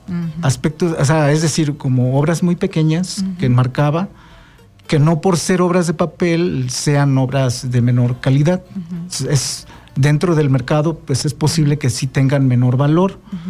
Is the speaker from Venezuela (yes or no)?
no; Veracruz, Mexico; en algunos talleres de las Casas de Cultura de Veracruz, uh-huh. estado de donde yo soy originario